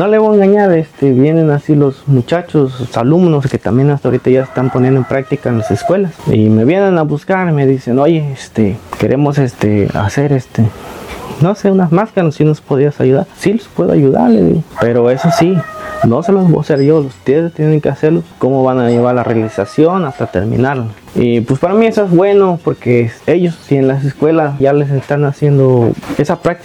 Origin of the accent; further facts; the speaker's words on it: Ixcuatlán de Madero, Veracruz, Mexico; soy originario aquí de Barrio Abajo, Colatlán, del municipio de Ixcuatlán de Madero. Tengo 31 años